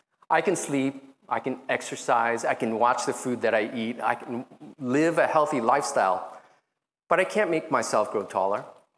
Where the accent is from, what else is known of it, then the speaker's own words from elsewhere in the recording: New York, United States; also born or lived in Taiwan; I can't change that I was born in Taiwan. I can't change how growing up in New York in the 1970s and 80s shaped my character.